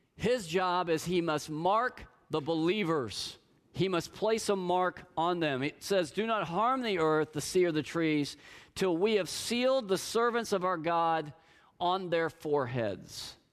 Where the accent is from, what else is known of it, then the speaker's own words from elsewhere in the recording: Oklahoma, United States; I mean, Kathy and I grew up in Oklahoma.